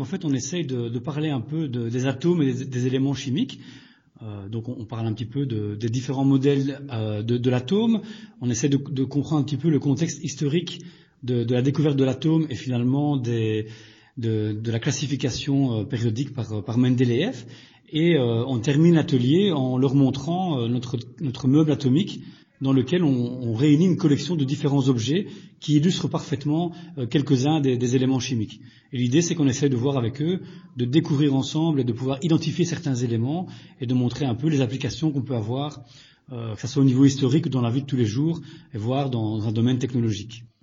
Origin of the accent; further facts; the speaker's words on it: Belgium; now in Montpellier, France; je travaille au service culture scientifique de l'Université de Montpellier. Et je viens de Belgique.